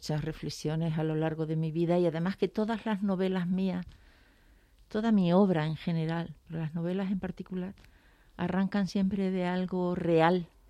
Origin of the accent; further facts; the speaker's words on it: Zafra, Extremadura, Spain; A mí me queda el acento, no me queda el deje, porque cuando voy a Zafra, que es mi pueblo, yo sí que noto, ¿no?, que hablan de una manera distinta como hablo yo